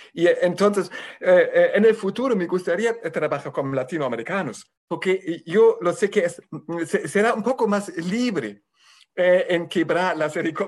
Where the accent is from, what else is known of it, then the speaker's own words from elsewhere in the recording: Germany; Spanish is a second language; era estadounidense. Yo soy alemán. Entonces, es todo basado todavía en la cultura occidental.